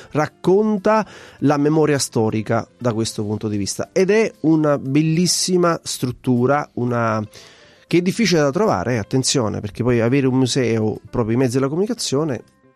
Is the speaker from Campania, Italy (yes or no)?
yes; Campania, Italy; da napoletano sono sempre più innamorato e mi sto innamorando di questa città